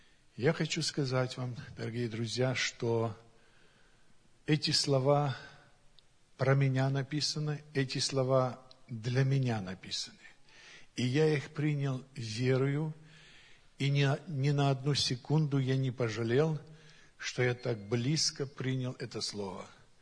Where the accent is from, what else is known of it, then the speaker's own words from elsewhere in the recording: Chernivtsi Oblast, Ukraine; born there; now in Novohrodivka, Ukraine; Родился я в Черновицкой области, но уже более 40 лет я проживаю в Донецкой области.